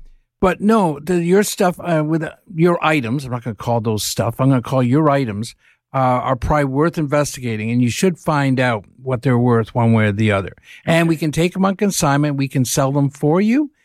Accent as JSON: {"language": "English", "country": "Ireland", "said": "I'm Irish."}